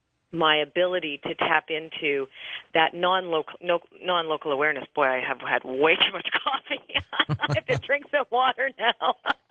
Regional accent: Canada; I'm Canadian, right?

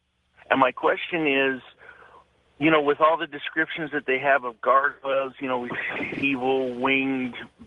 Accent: Spokane, Washington, United States; I'm from Spokane.

